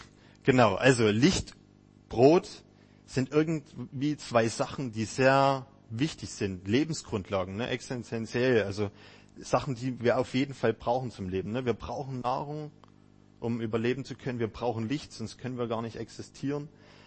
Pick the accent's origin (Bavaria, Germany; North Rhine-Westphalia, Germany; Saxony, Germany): Saxony, Germany; Lengenfeld; ich komme gar nicht weit von hier weg, also wir sind nicht mal eine Stunde gefahren. Genau, ich komme aus Lengenfeld, das ist im Vogtland